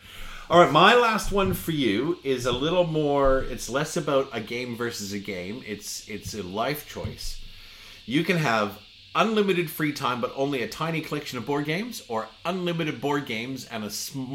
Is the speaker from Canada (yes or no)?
yes; Canada; I'm Canadian, and the number one meat we eat in Canada is pork.